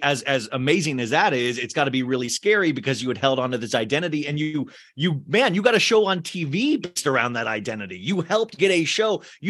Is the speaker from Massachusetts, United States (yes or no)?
no; Scottsdale, Arizona, United States; I want to see, my parents live in Gilbert. I grew up in Scottsdale.